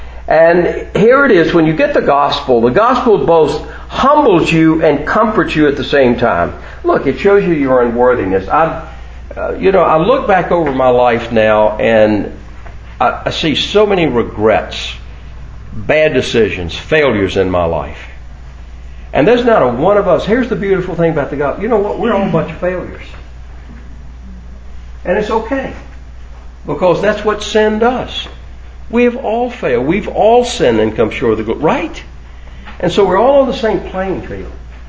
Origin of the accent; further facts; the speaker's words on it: Macon, Georgia, United States; Ann and I grew up together in Macon, went to kindergarten together, fell in love in high school, got married at 19